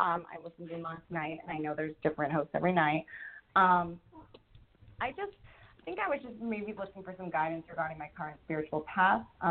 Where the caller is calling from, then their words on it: Rhode Island, United States; I'm calling from Rhode Island.